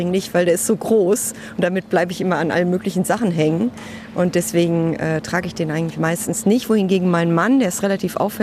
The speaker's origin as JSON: {"language": "German", "region": "Berlin", "country": "Germany", "said": "Wir kommen aus Berlin, da ist man ein bisschen vorsichtiger."}